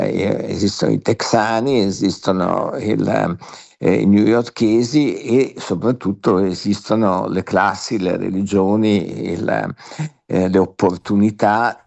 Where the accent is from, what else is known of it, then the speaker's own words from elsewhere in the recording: Venice, Veneto, Italy; Sono nato e cresciuto a Venezia.